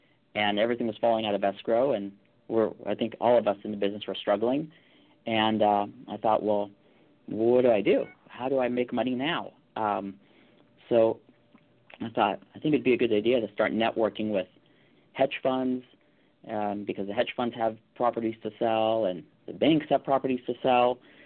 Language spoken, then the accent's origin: English; Calabasas, California, United States; So I grew up in the Calabasas area and right out of high school, I knew I wanted to get into real estate.